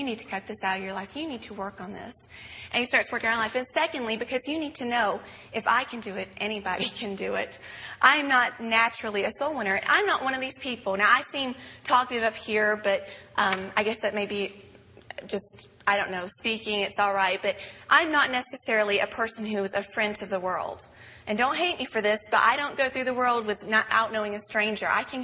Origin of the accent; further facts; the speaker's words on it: the South, United States; accent: Southern; And so because of my accent and where I was raised, I have a very difficult time understanding people with other accents.